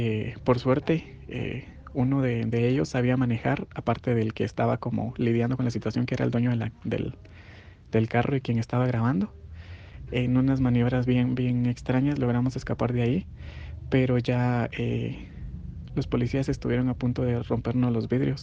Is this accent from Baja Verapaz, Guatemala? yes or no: no; Huehuetenango, Guatemala; tengo 27 años y soy queer de Huehuetenango. Soy parte de la región noroccidente